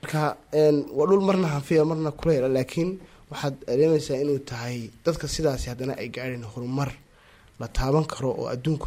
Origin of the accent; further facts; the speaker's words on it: Las Anod, Sool, Somalia; waxaan ahay reer Laascanood.